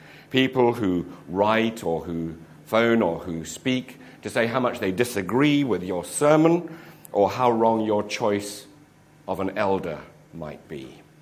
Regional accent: United Kingdom; I'm sorry, I'm British.

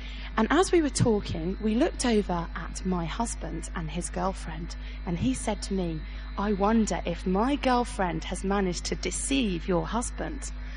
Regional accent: England, United Kingdom; I, as an English person, aged 28, open my Bible and I read it and it has a particular meaning to me

